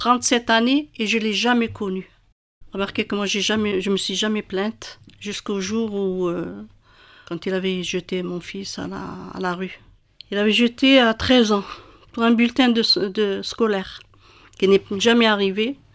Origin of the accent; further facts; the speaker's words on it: Oran, Oran Province, Algeria; moved away as an adult; now in France; Je viens d'Algérie, d'Oran.